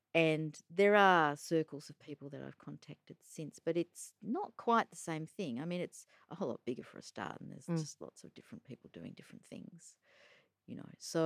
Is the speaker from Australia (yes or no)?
yes; Australia; also born or lived in New Zealand; I'm Australian, and then I was living in New Zealand and published in New Zealand.